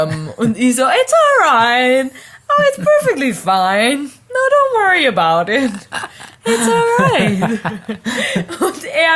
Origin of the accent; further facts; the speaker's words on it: Carinthia, Austria; Ich bin Kärntnerin.